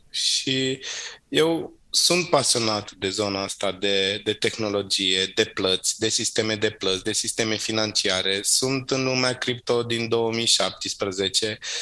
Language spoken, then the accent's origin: Romanian; Târgoviște, Dâmbovița, Romania; cel puțin și în București și în Târgoviște, în orașul natal din care eu sunt, unde m-am născut